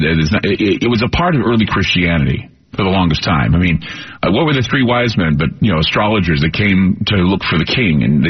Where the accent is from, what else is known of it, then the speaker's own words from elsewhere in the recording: Salt Lake City, Utah, United States; I would go to the Salt Lake City Library, because I grew up in Salt Lake